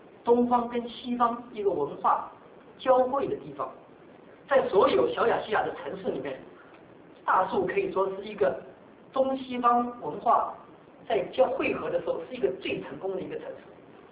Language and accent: Chinese; Taiwan; 我们很多是从台湾来的，从大陆来的，从香港来的，像我是从台湾来的，虽然说我是个外人